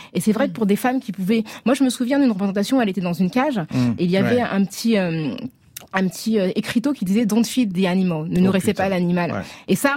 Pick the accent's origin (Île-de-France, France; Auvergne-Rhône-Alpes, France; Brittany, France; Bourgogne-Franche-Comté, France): Île-de-France, France; Paris; Et je suis l'une d'elles, je suis née à Paris, j'y ai grandi